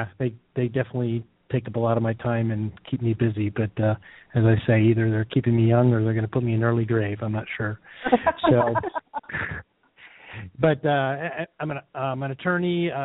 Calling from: Los Altos, California, United States; I'm calling from Los Altos, California tonight. Weather's great here.

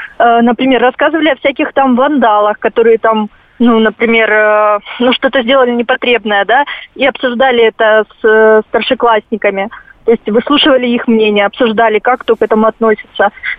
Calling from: Krasnodar, Krasnodar Krai, Russia; Я звоню из Краснодара.

